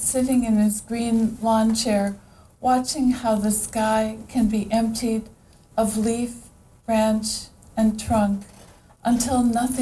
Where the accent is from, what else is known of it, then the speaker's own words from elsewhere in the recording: Minnesota, United States; he's driving Paula's partner up to Stearns County, the kind of funny, that's my hometown.